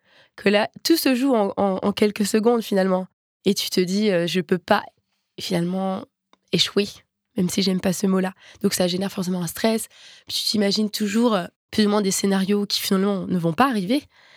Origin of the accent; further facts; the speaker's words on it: Nantes, Pays de la Loire, France; moved away as an adult; Après mon bac, du coup, j'ai déménagé de Nantes. J'ai quitté mes proches et ma famille